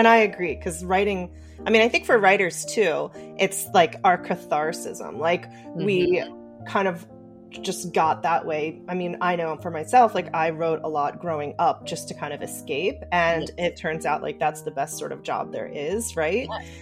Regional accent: Ireland; I'm Irish.

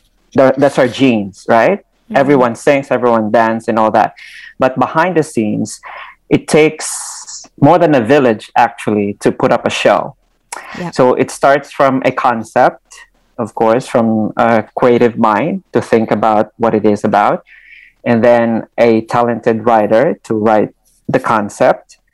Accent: Iloilo, Western Visayas, Philippines; growing up in Iloilo, from a, you know, impoverished community

